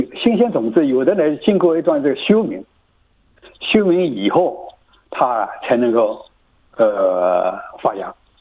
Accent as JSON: {"language": "Chinese", "region": "Shanghai", "country": "China", "said": "就是像那个我们上海人喜欢的那个荠菜"}